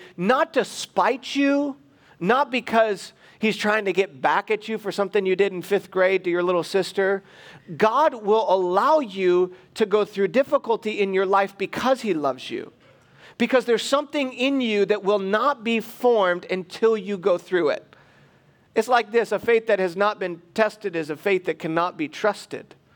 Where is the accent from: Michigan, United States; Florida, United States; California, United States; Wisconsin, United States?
Michigan, United States; But where I grew up on the East Coast, we had places like this. I grew up in Michigan, be like people from Ohio, you know.